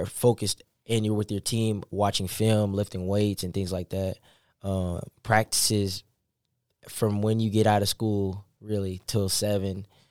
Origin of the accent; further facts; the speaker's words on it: Houston, Texas, United States; I'm from Houston, Texas, but as everybody knows, Houston's fourth largest city. So I lived in Cypress, a suburb in Houston.